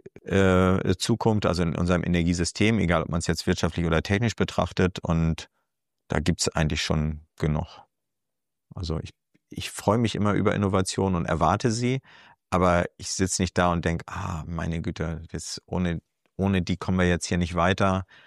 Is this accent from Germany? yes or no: yes; Schleswig-Holstein, Germany; in Gammelund oder Bollingstedt, je nachdem, wie sehr man mit den lokalen Verhältnissen da vertraut ist. Ich komme aus der Gegend.